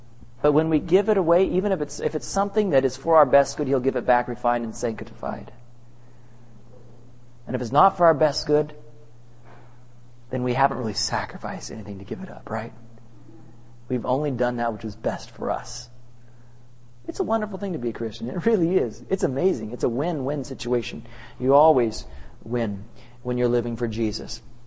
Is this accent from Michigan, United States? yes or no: no; Arkansas, United States; also born or lived in California; I may have been born in Southern California, but I grew up in Arkansas, you know?